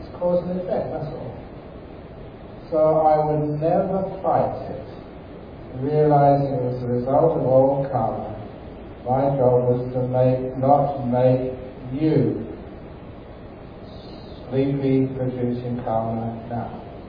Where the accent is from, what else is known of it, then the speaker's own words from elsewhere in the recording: London, United Kingdom; born there; I like it really nice and cold, because I was born in London.